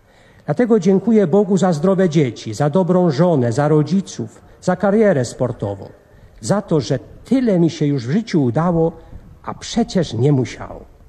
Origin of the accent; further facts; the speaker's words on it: Pomeranian Voivodeship, Poland; Ja wywodzę się z Kaszub. W obu tych regionach szczególną wagę przywiązuje się do wiary w Boga. Przejęliśmy od rodziców wartości głoszone przez Kościół, Po katolicku wychowujemy naszych synów.